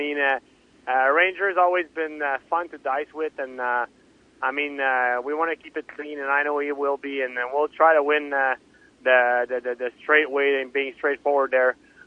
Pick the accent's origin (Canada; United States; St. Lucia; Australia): Canada; Trois-Rivières, Quebec; my brother and I, we were raised in Trois-Rivières